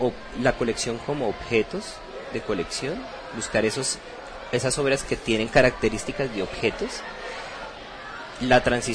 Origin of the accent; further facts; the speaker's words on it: Bogotá, Bogotá D.C., Colombia; Yo soy de Bogotá.